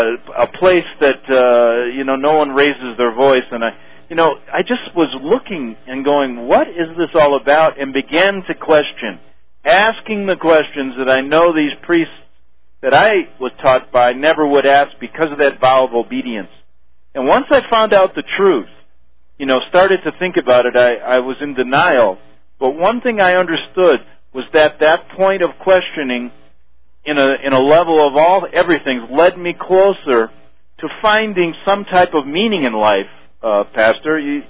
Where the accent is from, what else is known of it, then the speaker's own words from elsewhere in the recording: Chicago, Illinois, United States; And he was from my hometown of Chicago at the time.